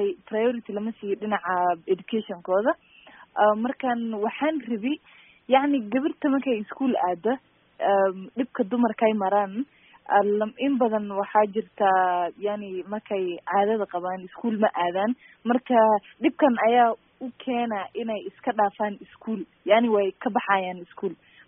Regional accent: Mandera, Kenya; waxaan ka imaaday dhinaca waqooyi bari, qaasatan Mandera. marka waxaa jiri jirtay markii aan yaray meesha aan kusoo barbaaray

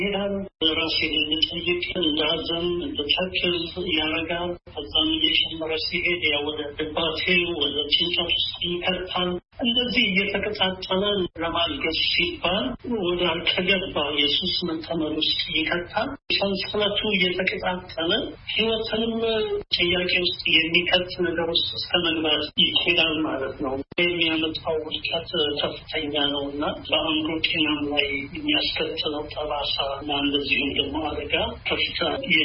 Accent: Addis Ababa, Ethiopia; now in Doha, Qatar; ተወልጄ ያደኩት አዲስ አበባ ነው።

